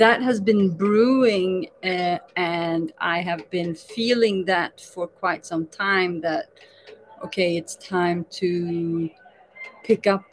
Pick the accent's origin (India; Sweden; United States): Sweden; Is it because we're Swedes?